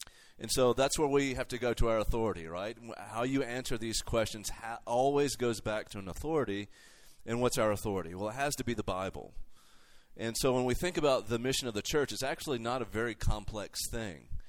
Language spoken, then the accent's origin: English; Alabama, United States; I'm from Alabama, but I don't spit that much when I speak, hopefully.